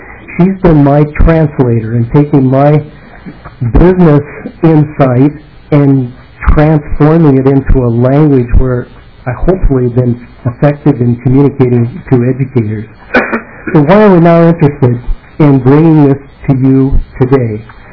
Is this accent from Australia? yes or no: no; Rochester, Minnesota, United States; from Rochester, Minnesota.